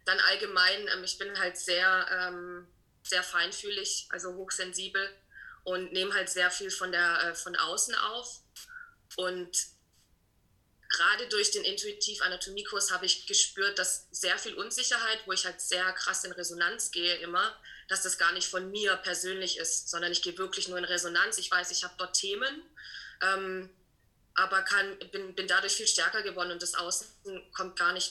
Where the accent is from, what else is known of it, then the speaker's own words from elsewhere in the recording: Germany; now in St. Gallen, Switzerland; ich bin 31 Jahre, lebe seit jetzt knapp 2 Jahren in der Schweiz. Wie man hört, ich komme aus Deutschland, lebe in St. Gallen auf einem Hof